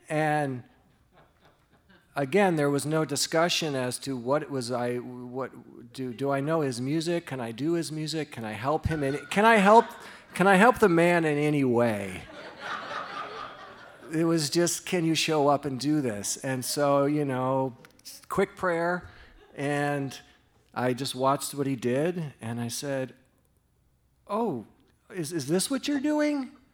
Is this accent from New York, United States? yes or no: no; Minnesota, United States; I'm an over-explainer. I'm from Minnesota